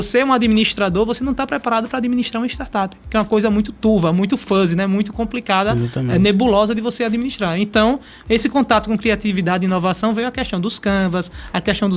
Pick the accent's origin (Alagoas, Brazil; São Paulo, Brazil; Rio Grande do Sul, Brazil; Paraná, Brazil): Alagoas, Brazil; Maceió; que eu sou de Maceió, Alagoas, né?